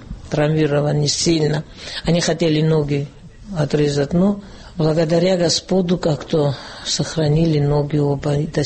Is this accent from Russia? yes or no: no; Gagra, Abkhazia, Georgia; я из Гагры сама, находились мы в Гагры.